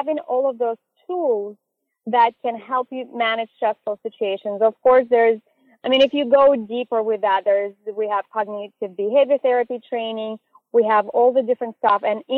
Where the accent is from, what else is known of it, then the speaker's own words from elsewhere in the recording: Russia; English is a second language; I grew up in Russia, actually, where we didn't celebrate Halloween.